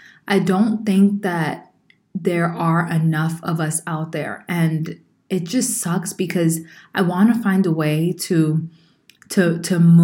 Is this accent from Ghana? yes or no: yes; Ghana; Okay, so I grew up in Ghana, and I knew that many people living in the community that I was raised in were suffering